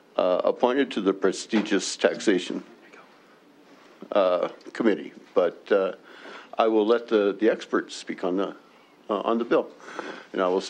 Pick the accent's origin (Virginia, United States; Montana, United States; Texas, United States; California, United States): Montana, United States; Anaconda; I'm from Anaconda, Senate District 39, and I present to you Senate Bill number 427.